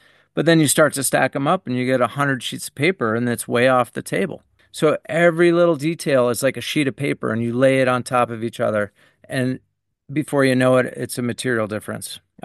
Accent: Buffalo, New York, United States; We grew up in Buffalo, New York, just outside of Buffalo. And my mountain until I was 12 wasn't a mountain. It was a hill.

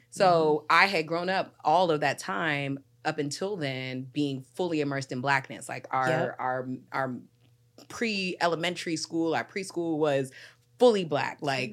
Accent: Washington, District of Columbia, United States; growing up in Chocolate City, my mother's a third generation Washingtonian.

